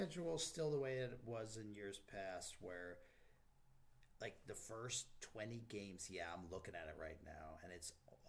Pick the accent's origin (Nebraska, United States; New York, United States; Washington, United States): New York, United States; I grew up in New York, grew up a Mets fan